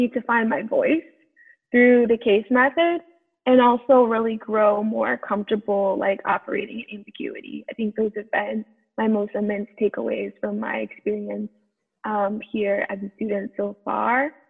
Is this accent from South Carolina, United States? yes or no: yes; South Carolina, United States; I was born and raised in the South, in South Carolina